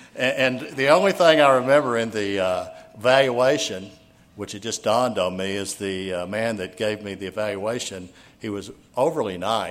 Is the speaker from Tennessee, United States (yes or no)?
yes; Nashville, Tennessee, United States; As I said, Penny grew up in Murfreesboro, and I grew up in Nashville.